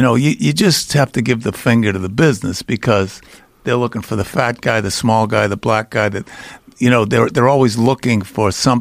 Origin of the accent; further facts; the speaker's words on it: Charlestown, Massachusetts, United States; I've kind of got this thing about people fighting and growing up in Charlestown.